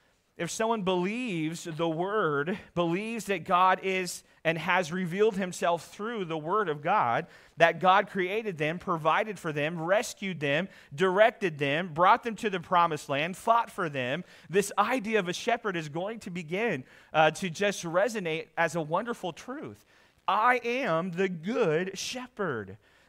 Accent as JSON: {"language": "English", "town": "Ponca City", "region": "Oklahoma", "country": "United States", "tie": "born or raised there", "said": "Where I grew up in Ponca City, Oklahoma, there was a sheep farmer in the church"}